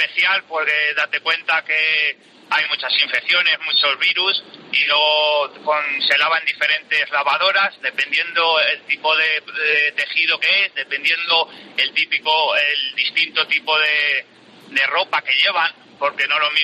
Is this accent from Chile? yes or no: no; Salamanca, Castile and León, Spain; Y soy de Salamanca.